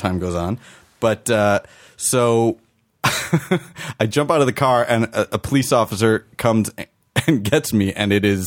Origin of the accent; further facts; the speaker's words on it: Chicago, Illinois, United States; Hey, man, I grew up in the days of Jordan in Chicago. I got to see him play many times.